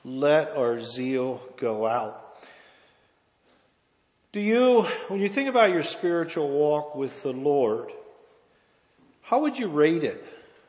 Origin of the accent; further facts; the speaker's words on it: Pennsylvania, United States; We come from Juniata County.